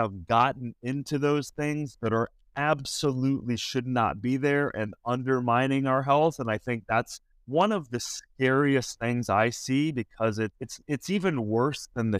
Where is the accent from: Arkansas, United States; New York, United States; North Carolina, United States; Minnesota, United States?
Minnesota, United States; I'm from Minnesota. I get it. It's freezing right now.